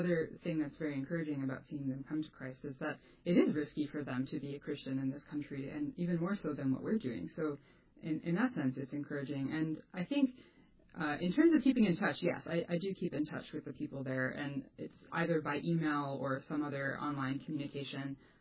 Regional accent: United States; how much of my own thinking is really just influenced by being American

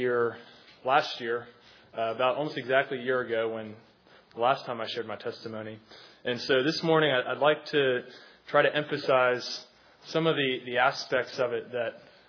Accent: Charlottesville, Virginia, United States; I grew up here in Charlottesville, and I went to Charlottesville High School. Actually, in second grade, we moved into that house right across the street there, and my parents live there to this day.

